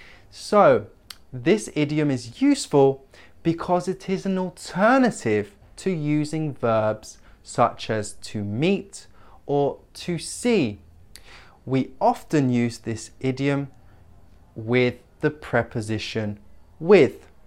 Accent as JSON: {"language": "English", "region": "London", "country": "United Kingdom", "said": "I am from London, England."}